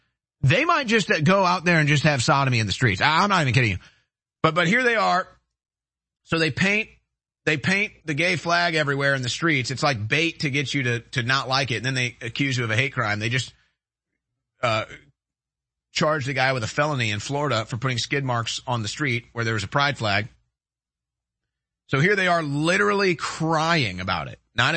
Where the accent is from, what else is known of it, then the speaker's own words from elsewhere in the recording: Canada; See, I'm Canadian like you.